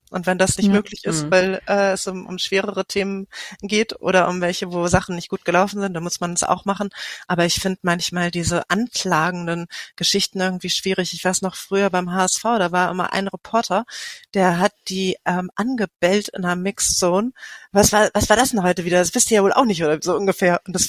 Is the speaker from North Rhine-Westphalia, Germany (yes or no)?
no; Lüneburg, Lower Saxony, Germany; ich komme aus Lüneburg, kleine Stadt in Niedersachsen.